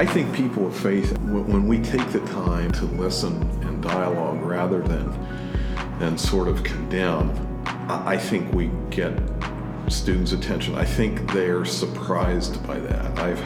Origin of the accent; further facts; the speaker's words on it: Springs, Pennsylvania, United States; I grew up in Allegheny Conference, same conference University of Mennonite Church is a part of. Grew up in a small place called Springs, southwestern Pennsylvania. Attended a Mennonite church there. Came here in 1977.